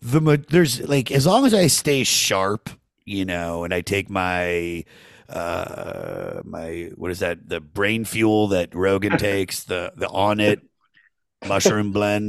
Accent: Maryland, United States; And so I got, and I'm not even from Wichita. Like I'm from Maryland.

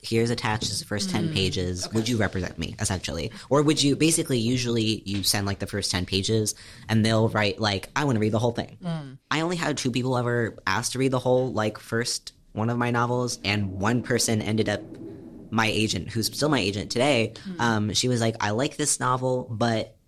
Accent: Kutztown, Pennsylvania, United States; And I grew up in Kutztown.

